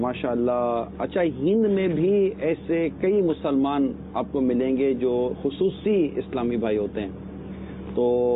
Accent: Pakistan; میں میرے ملک میں رہتا ہوں, میں پاکستانی ہوں

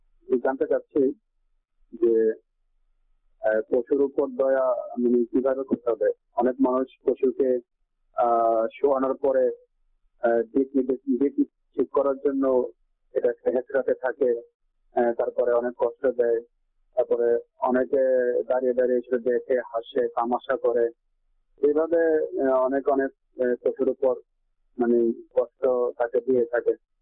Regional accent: Comilla, Chittagong Division, Bangladesh; আমার বাড়ি কুমিল্লায়।

